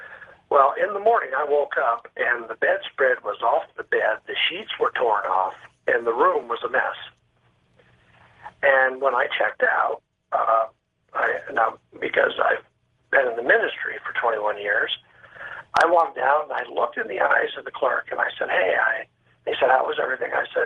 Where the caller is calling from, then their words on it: Tulsa, Oklahoma, United States; I'm actually in Tulsa, Oklahoma right now.